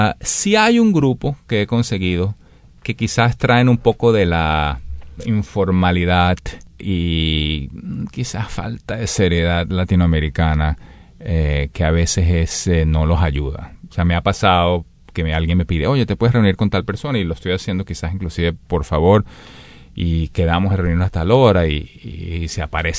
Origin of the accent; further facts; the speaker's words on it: Venezuela; yo soy de Venezuela, pero estudié en Boston, después estudié acá.